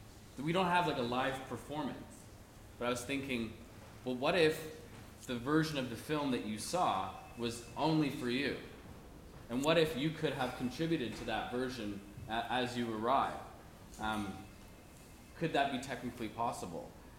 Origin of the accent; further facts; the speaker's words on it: Canada; because I'm Canadian, fair dealing to make that happen